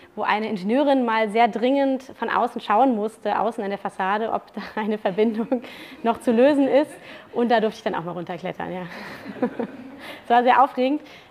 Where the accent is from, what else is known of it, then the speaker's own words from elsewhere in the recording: Braunschweig, Lower Saxony, Germany; ich komme aus Braunschweig. Und Braunschweig ist Autostadt.